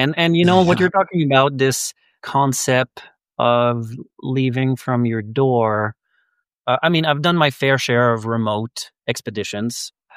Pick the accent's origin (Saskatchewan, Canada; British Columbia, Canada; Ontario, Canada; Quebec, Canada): Quebec, Canada; English is a second language; I am from Quebec.